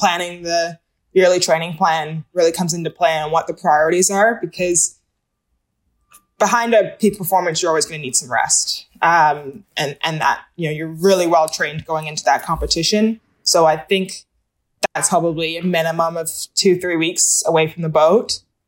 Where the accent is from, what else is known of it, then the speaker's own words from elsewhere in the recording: Barbados; growing up on Barbados, he gets sent to summer camp in Canada.